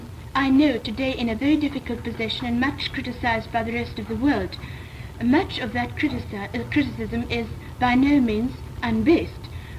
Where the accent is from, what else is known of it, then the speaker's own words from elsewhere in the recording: South Africa; I think my position as a South African is so far different from that of Gus